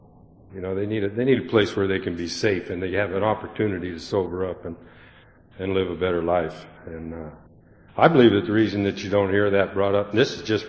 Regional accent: Montana, United States; moved away as an adult; You know, I was born and raised in Montana, and I grew up in Alcoholics Anonymous. And I moved out here. I came out here 7 years ago to do a 10-week job, and I've been here ever since.

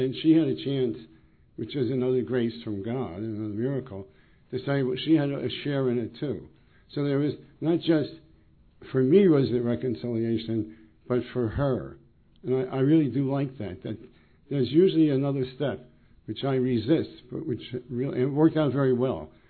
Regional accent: New Jersey, United States; from New Jersey, okay?

